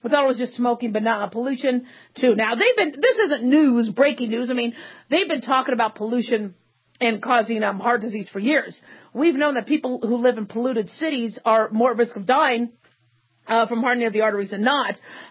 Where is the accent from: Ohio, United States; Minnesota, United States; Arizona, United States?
Arizona, United States; also born or lived in Nevada; Because I'm from Arizona and lived in northern Nevada. A lot of mountains.